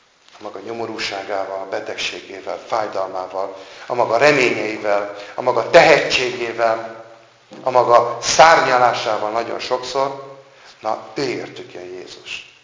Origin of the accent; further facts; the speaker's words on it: Hungary; Tehát én is magyar vagyok, akik ez meg, az is magyar, nem?